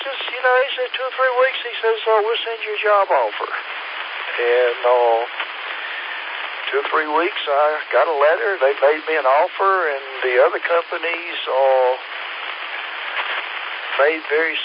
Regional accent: Statesville, North Carolina, United States; I grew up in Statesville, which is about 100 miles east of here, and our summers got hot down there, too.

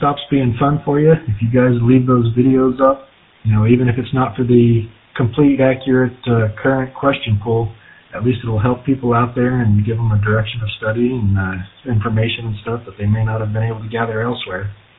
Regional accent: Springfield, Missouri, United States; I am from Springfield, Missouri, and I actually did it a couple of years ago.

